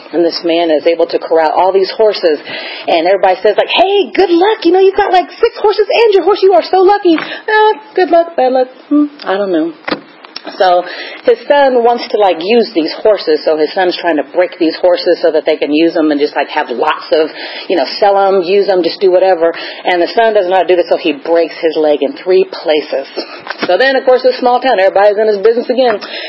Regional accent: Lawrence, Kansas, United States; But, you know, when I grew up in Lawrence, Kansas, they didn't sell liquor on Sundays, and I could never save it from Saturday night to Sunday.

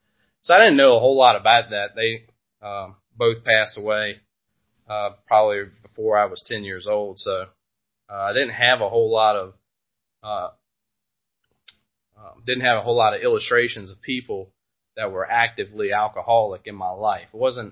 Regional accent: Culpeper, Virginia, United States; So, I grew up in Culpepper and a pretty normal family.

